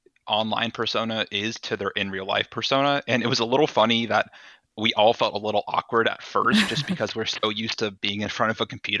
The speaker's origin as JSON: {"language": "English", "region": "Iowa", "country": "United States", "moved": "yes", "said": "When I moved from Iowa to Georgia, I didn't have a lot of friends. And the friends I did have and stayed in touch with from Iowa, we played games together."}